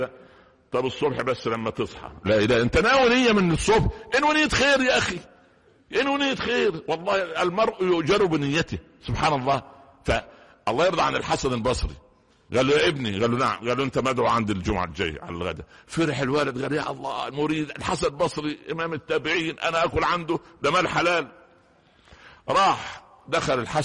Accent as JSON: {"language": "Arabic", "region": "Upper Egypt", "country": "Egypt", "tie": "born or raised there", "said": "انا نشأت في قرية في الصعيد صعيد مصر"}